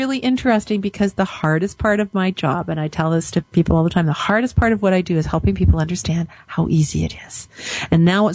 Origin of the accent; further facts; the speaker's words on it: Canada; but here in Calgary, I mean, today is blustery, but last week, I think I talked about it on the show because, you know, I'm Canadian